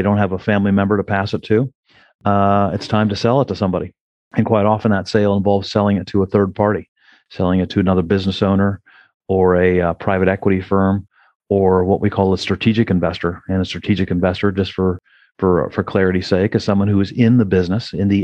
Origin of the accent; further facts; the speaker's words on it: Columbus, Ohio, United States; But I found a local firm right in my hometown of Columbus, Ohio, called Footprint Capital, that was doing that kind of work